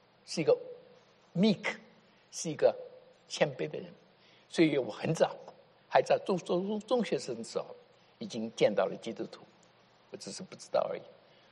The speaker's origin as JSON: {"language": "Chinese", "country": "United States", "second_language": "Chinese", "said": "我们美国人跟别人不一样"}